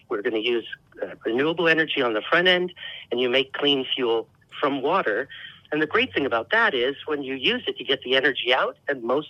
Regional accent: Portland, Oregon, United States; Portland, Oregon.

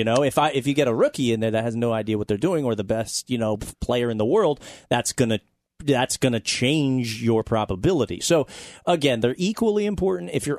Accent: Reading, Pennsylvania, United States; Yeah, that's my hometown. I always say Reading. Our claim to fame. We're on the Monopoly board.

